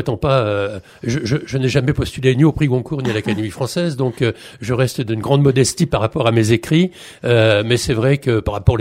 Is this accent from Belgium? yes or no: no; Beaumont, France; Je suis né à Beaumont, il y a beaucoup d'années, quelques 73 ans. J'ai toujours vécu.